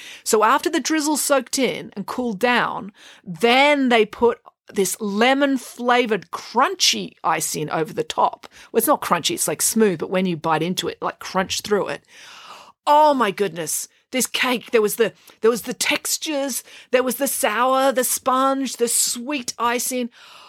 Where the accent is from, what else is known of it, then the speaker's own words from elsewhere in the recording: Dursley, South West England, United Kingdom; to get married in Dursley, my hometown, in England, because I wasn't a full-time resident there.